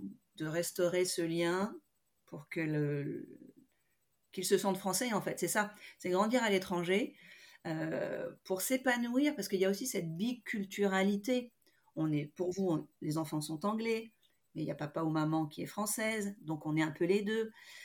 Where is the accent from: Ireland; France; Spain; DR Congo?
Spain; Madrid, Community of Madrid; also born or lived in Los Angeles, United States; moi, mes parents, ils sont français. Bon, j'ai grandi à Madrid, j'ai grandi à Los Angeles, mais je parle français.